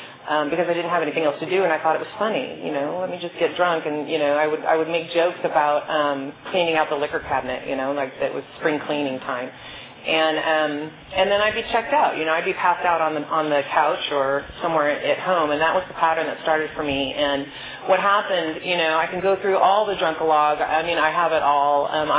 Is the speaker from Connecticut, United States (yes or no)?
no; California, United States; I'm from the Bay Area, and all my friends went on to college, and I didn't. I stayed behind.